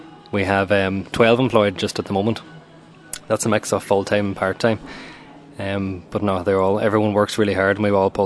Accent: Kerrykeel, County Donegal, Ireland; I suppose because I'm from Kerrykeel myself, I kind of always wanted to try and do something in that area.

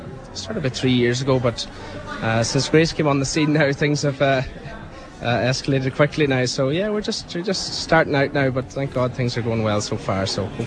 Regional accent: County Donegal, Ireland; Just coincidence, I'm from Donegal, like, yeah.

